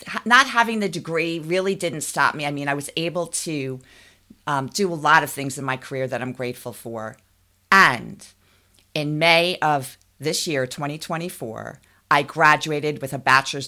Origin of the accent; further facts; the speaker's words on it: Long Island, New York, United States; Not New Jersey. Yes, I am from Long Island. That's where I grew up. Spent most of my life there. I'm the oldest of five. And Lisa, you know, we were raised in a Catholic home.